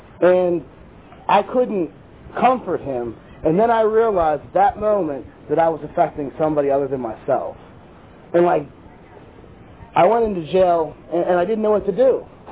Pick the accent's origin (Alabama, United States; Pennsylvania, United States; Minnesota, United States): Pennsylvania, United States; Altoona; now in Pittsburgh, United States; I recently moved. I was from Altoona. That's where I started my recovery, in the Altoona area. And I moved to Pittsburgh.